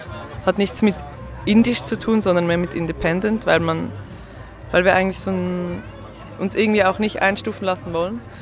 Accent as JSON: {"language": "German", "region": "Zurich", "country": "Switzerland", "said": "Das habe keine Ahnung, weil ich bin aus Zürich halt."}